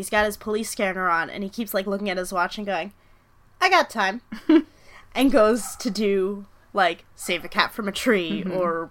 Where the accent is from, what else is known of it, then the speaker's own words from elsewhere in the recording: New York, United States; accent: Long Island; Every time I get sad, he sends me a video in a Long Island accent because I grew up on Long Island